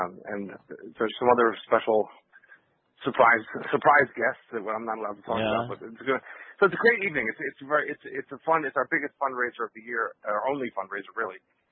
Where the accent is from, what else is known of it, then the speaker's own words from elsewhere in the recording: Ohio, United States; I grew up in Ohio